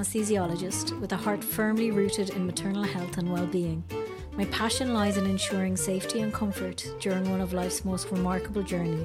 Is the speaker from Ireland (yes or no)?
yes; Ballina, Connacht, Ireland; Little town. I'm from a great town. I'm from Ballina.